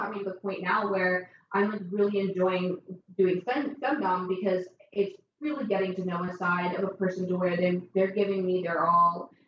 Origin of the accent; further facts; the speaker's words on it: Beverly Hills, California, United States; born there; And I was born in Beverly Hills.